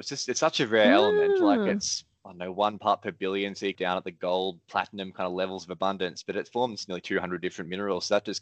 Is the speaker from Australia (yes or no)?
yes; Melbourne, Victoria, Australia; now in Hobart, Australia; What I've brought for you today is a bit of a story about Tasmania, which is where I'm living now. I grew up in Melbourne and now I've moved down to Hobart in Tasmania. It's Australia's southernmost state.